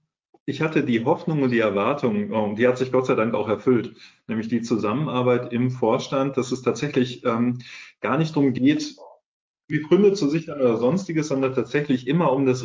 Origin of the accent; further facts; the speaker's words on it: Schleswig-Holstein, Germany; so als Schleswig-Holsteiner im hohen Norden